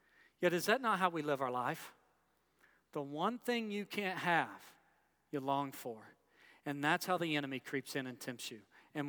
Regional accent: Hot Springs, Arkansas, United States; And that's the way I grew up in Hot Springs, Arkansas, is meat and taters.

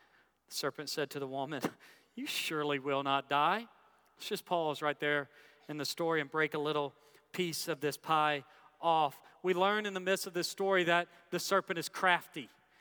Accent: Hot Springs, Arkansas, United States; And that's the way I grew up in Hot Springs, Arkansas, is meat and taters.

